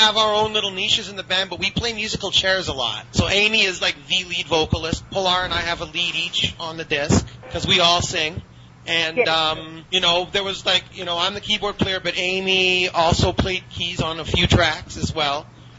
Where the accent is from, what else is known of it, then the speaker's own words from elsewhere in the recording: Winnipeg, Manitoba, Canada; I was born in the Peg.